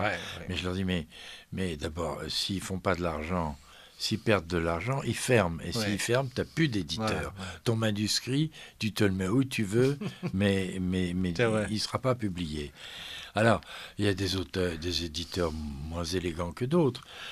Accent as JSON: {"language": "French", "town": "Lisieux", "region": "Normandy", "country": "France", "tie": "born there", "said": "Je suis né à Lisieux"}